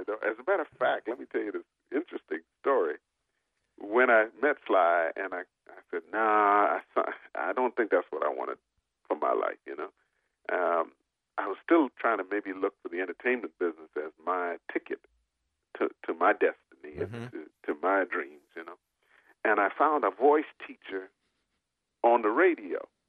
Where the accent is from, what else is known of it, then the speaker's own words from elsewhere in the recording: Montreal, Quebec, Canada; also born or lived in Trinidad; It started in Trinidad, where I was born. I grew up in Montreal, and then in 1972, I hitched a ride, ended up in Huntsville, Alabama.